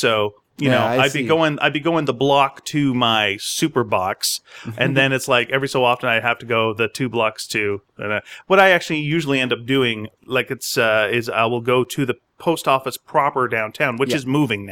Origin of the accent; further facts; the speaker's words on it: Montreal, Quebec, Canada; by the way, guys, I'm from Montreal, so I can make fun of it.